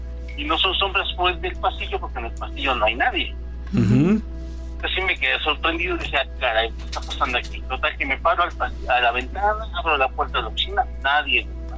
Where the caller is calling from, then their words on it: Toluca, State of Mexico, Mexico; de Toluca, ¿cómo estás?